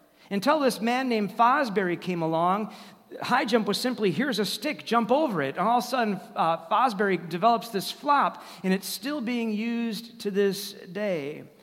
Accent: Madison, Wisconsin, United States; I grew up on Old Sauk Road in Madison, which was an ancient road, and pioneers would come through there, and to hear all those stories. We have quite a few pioneers in Wisconsin.

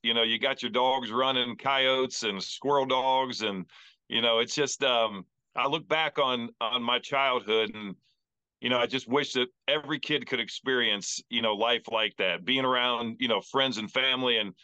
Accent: Greenville, Ohio, United States; You know, I grew up in West Central Ohio, a little town of Greenville.

